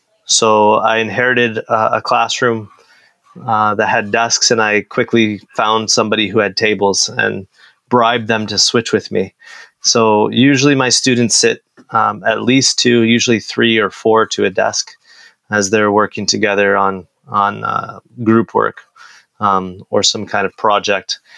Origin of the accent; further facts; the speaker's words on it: Rochester, New York, United States; now in Canada; So I grew up actually in Rochester, New York. So it was an American system.